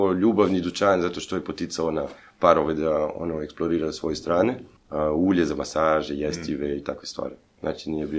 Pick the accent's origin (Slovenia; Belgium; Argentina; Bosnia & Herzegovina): Belgium; Croatian is a second language; moved away as an adult; now in Croatia; ja sam došao iz Belgije, upravo rođen Belgijanac, i ajmo reći to tako, čisti Belgijanac, ono kako možemo to reći. I selio sam se prije 14 godina u Hrvatskoj